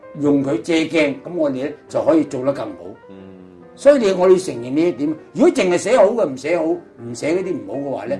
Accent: China; 我認為，我係中國人， 我好愛所有嘅中國人。

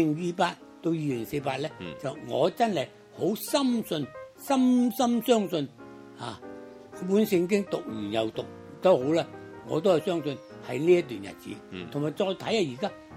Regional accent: China; 我哋中國人咧，你淨記好嘢啫

